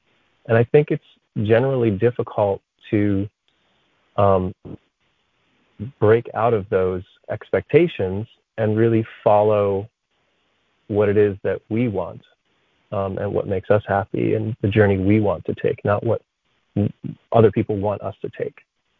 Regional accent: Pennsylvania, United States; I grew up in Pennsylvania, and which is actually where I am right now, visiting my family.

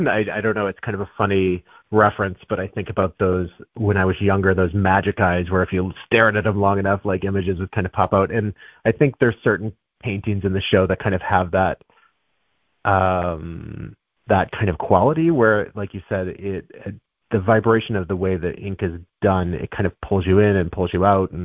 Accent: St. Louis, Missouri, United States; I grew up in St. Louis, Missouri. It's very humid in the summertime, so you have, fireflies at night.

